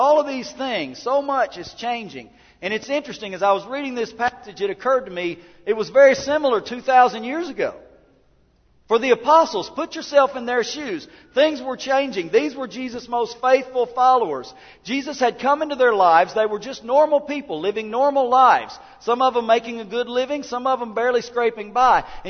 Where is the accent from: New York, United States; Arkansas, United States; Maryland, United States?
Arkansas, United States; Des Arc; And I moved away from Des Arc, Arkansas, and met people who didn't go to church.